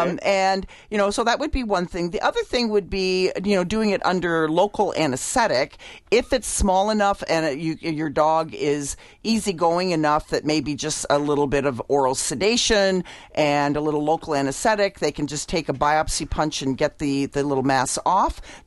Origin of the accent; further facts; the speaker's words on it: Canada; I'm from Canada.